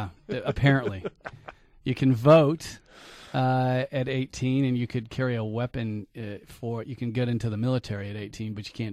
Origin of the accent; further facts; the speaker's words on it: Sacramento, California, United States; I grew up in Sacramento, and I lived there my entire life, with the exception of about 2 years when I was a baby.